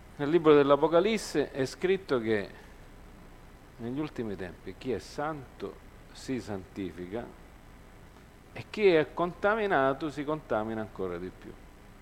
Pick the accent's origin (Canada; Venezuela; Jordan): Canada; io mi ricordo da piccolo in Canada, da casa mia vedevo quelle con le moto così, boom boom, catene.